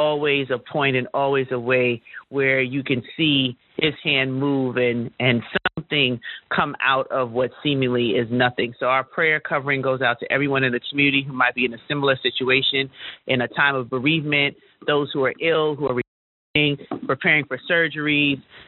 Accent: Jamaica; You know, clearly I'm Jamaican.

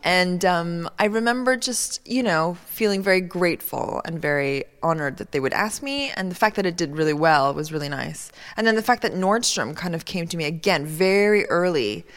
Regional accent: Montreal, Quebec, Canada; I grew up in Montreal in Canada. I grew up in a very open and diverse family environment. My father is Lebanese-Iranian. My mother was Chinese.

